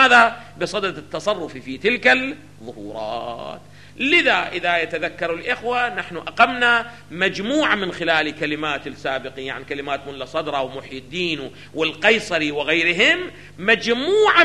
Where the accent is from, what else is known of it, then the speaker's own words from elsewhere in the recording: Iraq; الجرجير أو الرشاد اللي عندنا في العراق